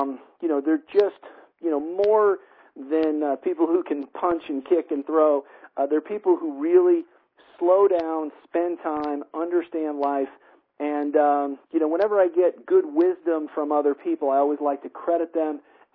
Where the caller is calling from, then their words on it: Colorado, United States; I'm calling in from Colorado tonight, and I'm in charge of sales and marketing for Purium.